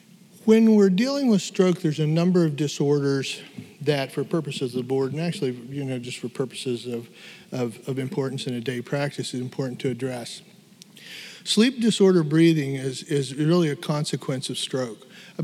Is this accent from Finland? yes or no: no; Appalachia, United States; Southeastern, which I'm always say I can say that because I'm Appalachian American, is that our diet has been very, very difficult